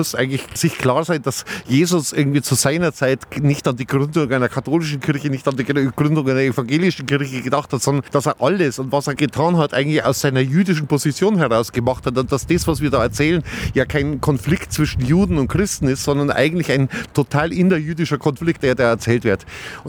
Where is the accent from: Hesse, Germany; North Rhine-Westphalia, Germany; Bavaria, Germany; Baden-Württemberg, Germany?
Bavaria, Germany; Oberammergau; Ich bin in einem Wirtshaus in Oberammergau aufgewachsen.